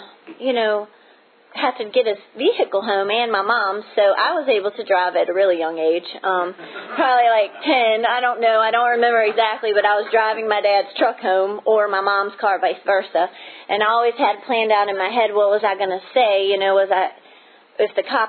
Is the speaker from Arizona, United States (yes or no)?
no; Hopewell, Virginia, United States; So I'm an only child. I grew up in Hopewell, Virginia, south of Richmond.